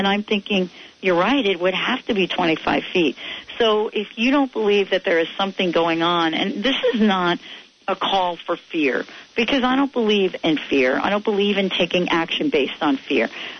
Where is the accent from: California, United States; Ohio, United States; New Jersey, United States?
New Jersey, United States; now in Pennsylvania, United States; Well, when I moved from New Jersey, I lived approximately 15 minutes from a quaint little town, beautiful town, called New Hope, Pennsylvania.